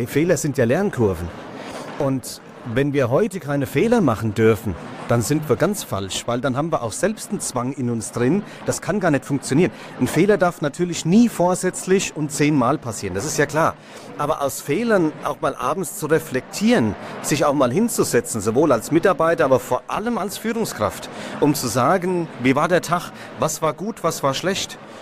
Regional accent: Hesse, Germany; born there; Und ich bin ein gebürtiger Hesse.

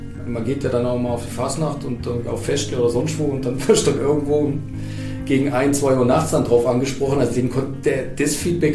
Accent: Donaueschingen, Baden-Württemberg, Germany; also born or lived in Villingen-Schwenningen; 50 Jahre mittlerweile, gebürtig hier aus der Region. Das ist eigentlich was ganz Spannendes vielleicht daran. In Villingen-Schwenningen geboren und dann aufgewachsen in Donaueschingen.

